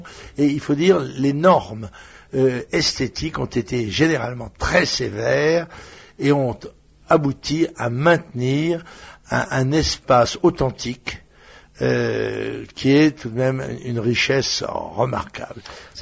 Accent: Carnac, Brittany, France; la prochaine fois que j'irai chez moi, à Carnac, là, à Trinité

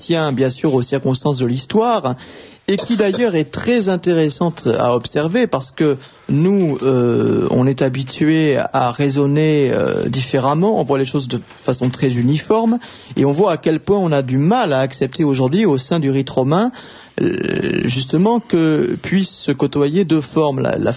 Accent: Bayonne, Nouvelle-Aquitaine, France; Je suis bayonné, mais j'ai exercé mon ministère tout

